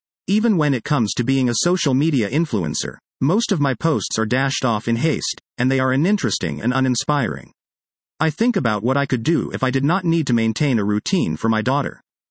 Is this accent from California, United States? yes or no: yes; Los Angeles, California, United States; I remember becoming a professional Israel activist in my hometown of Los Angeles when I was in my 30s